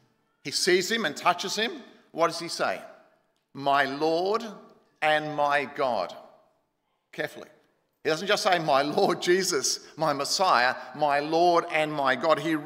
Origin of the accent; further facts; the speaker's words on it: Marrickville, New South Wales, Australia; I remember they were knocking on my doors when I grew up in Marrickville and I was a new believer, had my Bible.